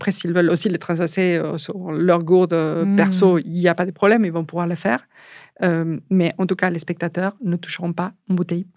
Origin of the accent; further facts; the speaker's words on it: Paris, Île-de-France, France; je pense que en tant que Parisien, on va tous profiter à un moment donné de cette